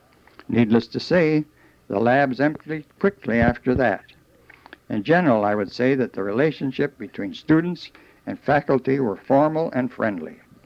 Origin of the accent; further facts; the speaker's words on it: Oshkosh, Wisconsin, United States; born there; I was born in Oshkosh, Wisconsin on January 5th, 1901.